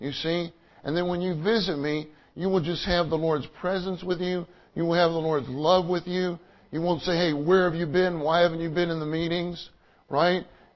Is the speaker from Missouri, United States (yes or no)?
no; Texas, United States; I said, well, Brother Lee, I'm from Texas.